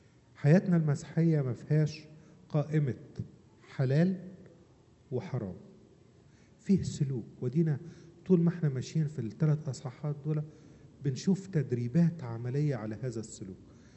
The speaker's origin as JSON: {"language": "Arabic", "region": "Upper Egypt", "country": "Egypt", "said": "ياما بسبب كلمة وحشة بالذات عندنا في الصعيد"}